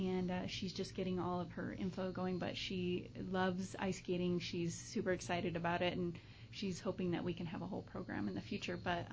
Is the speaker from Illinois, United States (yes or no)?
no; California, United States; Well, I grew up in California. I know that's a bad word here.